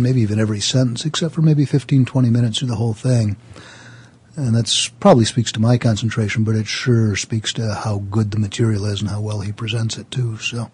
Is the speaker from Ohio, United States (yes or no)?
no; Seattle, Washington, United States; I'm from Seattle.